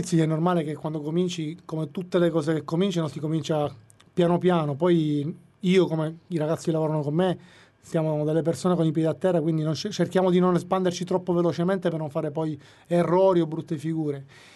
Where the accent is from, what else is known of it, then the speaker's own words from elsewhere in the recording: Palermo, Sicily, Italy; now in Belgium; da buon palermitano è giusto e doveroso far conoscere la nostra bella Palermo a tutti.